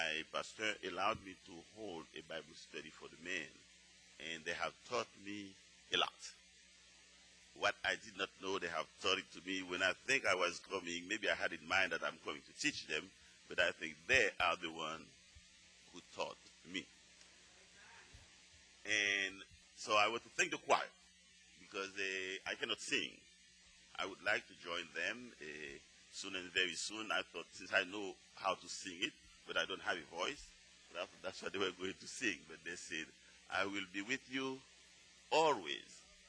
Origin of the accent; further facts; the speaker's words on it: Haiti; now in United States; For when I came from Haiti, I came with nothing, and he has always kept me till today. That's 30 years this year. This July 17 will be 30 years since I've been in the U.S.